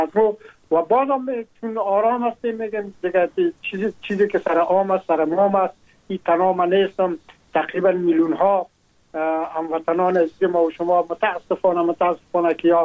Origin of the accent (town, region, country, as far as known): Afghanistan; now in France